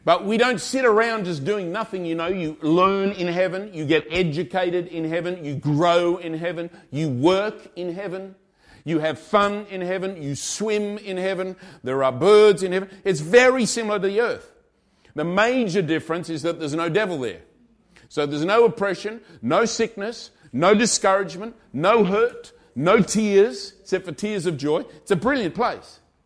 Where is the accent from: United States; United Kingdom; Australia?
Australia; moved away; I've been here for 17 years, and God sent me here. I grew up in Australia.